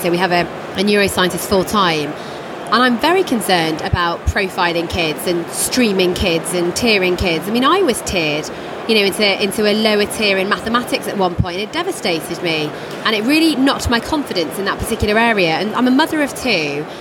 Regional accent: United Kingdom; I care about Britain, I'm British, and I want all kids to be on

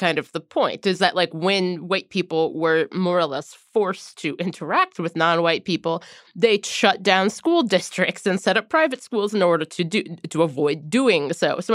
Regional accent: Cincinnati, Ohio, United States; a lot of those inner ring suburbs in areas like where we grew up in Cincinnati and a lot of other Midwestern and Southern cities are predominantly African American.

